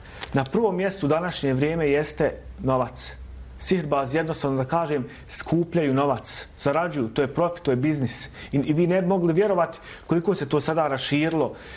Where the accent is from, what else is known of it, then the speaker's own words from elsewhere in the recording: Bosnia & Herzegovina; Ne samo kod nas u Bosni i Hercegovini